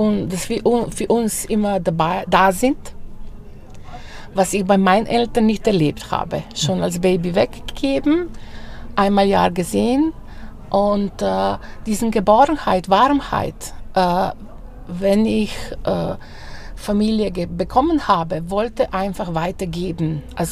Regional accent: Slovenia; Ja, weil wir haben in Slowenien

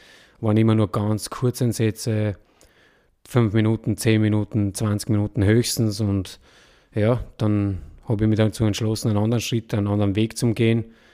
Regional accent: Wilhelmsburg, Lower Austria, Austria; Aufgewachsen bin ich in einem ganz kleinen Dorf in Niederösterreich, in Wilhelmsburg. Dort habe ich auch angefangen zum Spielen.

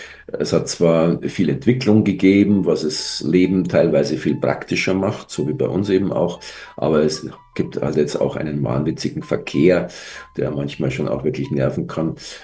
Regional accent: Munich, Bavaria, Germany; Also ich mag meine Heimatstadt schon. Aber ich muss zugeben, ich habe das Landleben also wirklich nie bereut, dass ich da rausgezogen bin.

